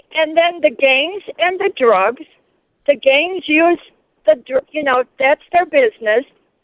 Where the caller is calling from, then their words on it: Chicago, Illinois, United States; Yes, I'm calling from Chicago, okay?